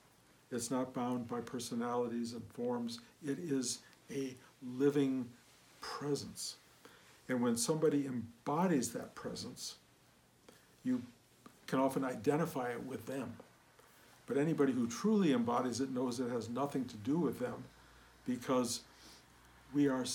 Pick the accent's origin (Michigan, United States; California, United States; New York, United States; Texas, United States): Michigan, United States; Detroit; I was a kid from Detroit, totally unformed, you know, certain ambitions maybe, bigger than Detroit ambitions